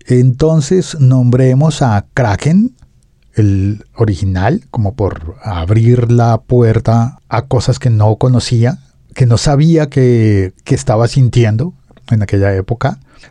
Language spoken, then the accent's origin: Spanish; Colombia; quiénes somos los colombianos y qué es lo que nos toca vivir.